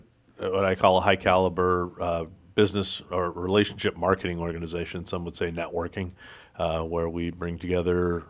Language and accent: English; Los Angeles, California, United States; moved away; Serendipitously. I moved here from California 10 years ago. I'm a native Angeleno.